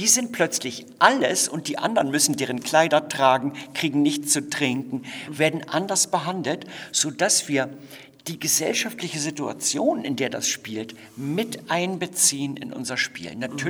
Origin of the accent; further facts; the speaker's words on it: Germany; ich bin ja Deutscher